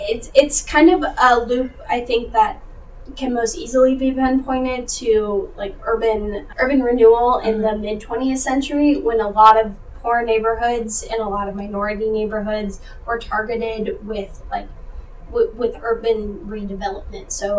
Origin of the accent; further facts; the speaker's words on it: Houston, Texas, United States; Yeah, so I'm from Houston. We're not a racial utopia.